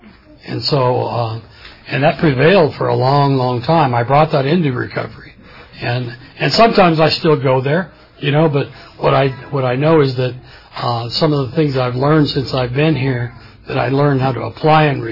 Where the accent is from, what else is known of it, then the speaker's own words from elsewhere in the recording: Porterville, California, United States; born there; I was born in Porterville, California, and my dad was a farmer